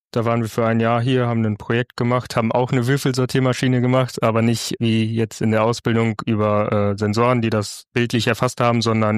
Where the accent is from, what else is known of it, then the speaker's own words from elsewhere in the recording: Körbecke, North Rhine-Westphalia, Germany; Ja, genau, also, ich komme aus Körbecke.